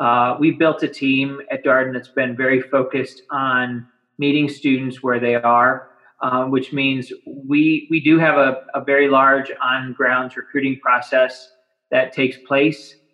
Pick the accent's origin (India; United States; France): United States; Midwest; Midwesterner by upbringing, and my family and I moved to the South about 5 years ago, and we're thrilled to be down he